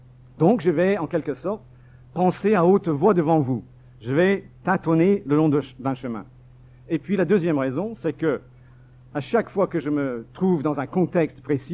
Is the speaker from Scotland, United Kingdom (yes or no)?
yes; Scotland, United Kingdom; now in France; je suis un écrivain d'origine écossaise, je viens d'Écosse, de Skotska.